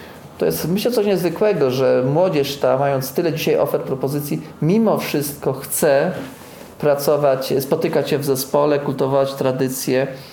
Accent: Nowa Wieś, Lesser Poland, Poland; z mojej rodzinnej wioski, z Nowej Wsi

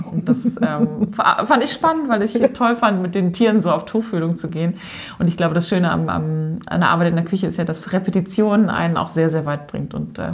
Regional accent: Lower Saxony, Germany; ich komme aus Ostfriesland

